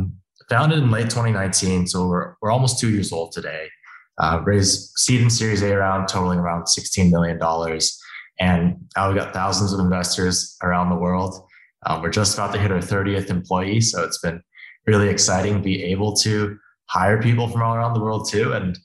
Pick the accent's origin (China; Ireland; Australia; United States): China; Beijing; also born or lived in Hong Kong; I grew up in Beijing, in Hong Kong, at a time where red wine, especially from France, was getting huge.